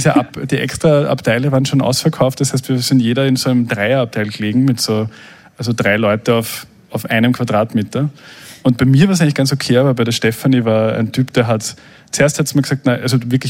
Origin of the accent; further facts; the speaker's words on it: Burgenland, Austria; dort, wo ich aufgewachsen bin, am Neusiedlersee, das ist so an der ungarischen Grenze und so am Rande von einem Nationalpark.